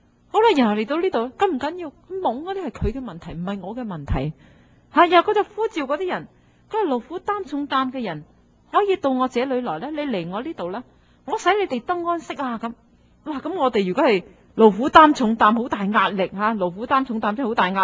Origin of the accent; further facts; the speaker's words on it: China; 所以我中国人一句说话叫做烦恼皆因强出头。